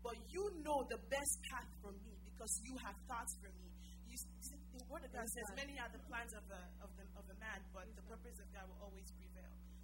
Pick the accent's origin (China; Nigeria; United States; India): Nigeria; like I'm from Nigeria too, and you're looking at your surroundings